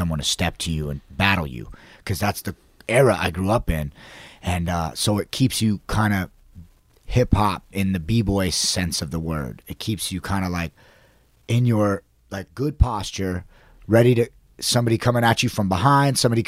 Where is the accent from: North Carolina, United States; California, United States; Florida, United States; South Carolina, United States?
California, United States; San Diego; Yeah, basically, growing up in San Diego with Orko